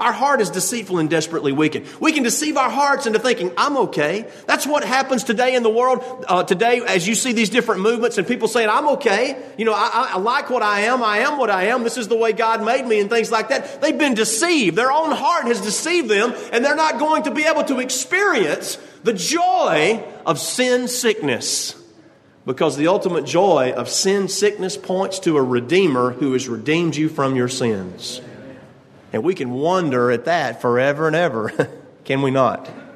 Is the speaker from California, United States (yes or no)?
no; Tuscaloosa, Alabama, United States; So I'm from Tuscaloosa. Well, what's there? Well, we have the University of Alabama.